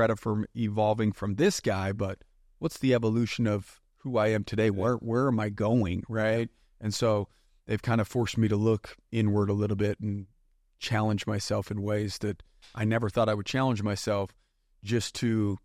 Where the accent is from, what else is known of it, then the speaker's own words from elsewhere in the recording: Salt Lake City, Utah, United States; I am from Salt Lake.